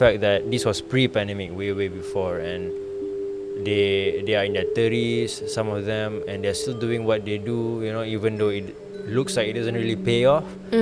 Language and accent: English; Subang, Selangor, Malaysia; So I had a difficult time transitioning to be accepted by the Malays in high school in Subang.